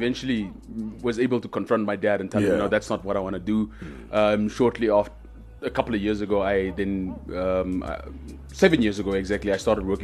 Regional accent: Windhoek, Khomas, Namibia; also born or lived in Otjiwarongo; Yeah, so I was born in Windhoek.

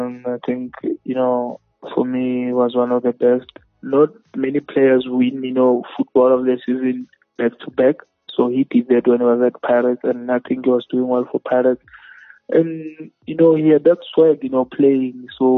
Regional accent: Limpopo, South Africa; Yeah, he's been there for me because we're from Limpopo.

